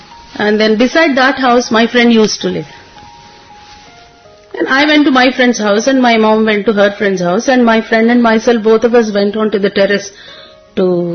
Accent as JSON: {"language": "English", "region": "South India", "country": "India", "said": "We used to follow being South Indian Brahmins only, Venkateshwara Swami."}